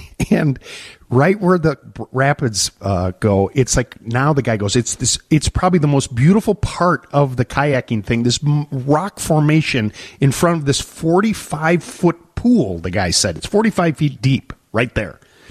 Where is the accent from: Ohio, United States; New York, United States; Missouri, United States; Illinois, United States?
Illinois, United States; Chicago; Oh, yeah, we're from Chicago.